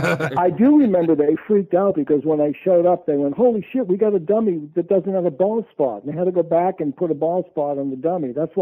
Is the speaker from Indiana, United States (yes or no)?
no; Massachusetts, United States; then coming back here for the winters, because I'm not going to spend a winter in Massachusetts. But I'm originally from Mass.